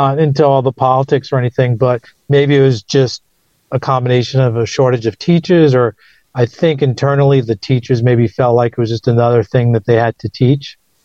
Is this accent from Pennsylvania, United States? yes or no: no; New York City, New York, United States; So I said, you know, I grew up in New York City. I'm happy to go. I'm not really scared of too much.